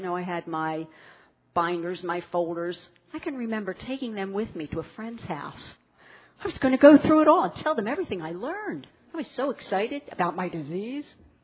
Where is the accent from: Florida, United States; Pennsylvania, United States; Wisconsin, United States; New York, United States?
Pennsylvania, United States; Philadelphia; Where I came from, there were at least 150 people on my city block. I came from Philadelphia.